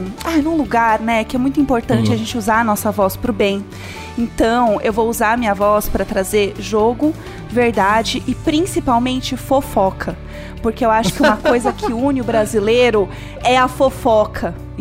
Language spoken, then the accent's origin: Portuguese; Brazil; E, assim, eu sou brasileira, mas eu desisto fácil.